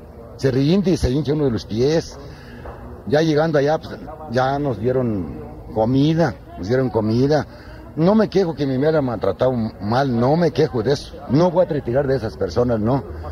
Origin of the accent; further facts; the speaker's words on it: Tuxpan, Michoacán, Mexico; Yo soy de Tuxpan, Michoacán